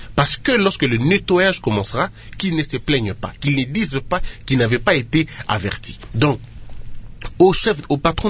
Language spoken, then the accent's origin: French; DR Congo; Nous sommes Congolais, nous sommes Bantous, nous avons nos cultures